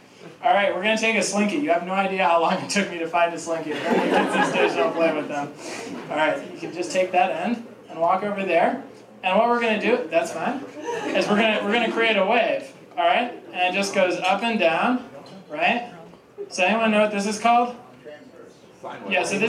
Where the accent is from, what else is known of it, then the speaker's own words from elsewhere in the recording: Ann Arbor, Michigan, United States; played in Pioneer High School Band because I grew up here in Ann Arbor.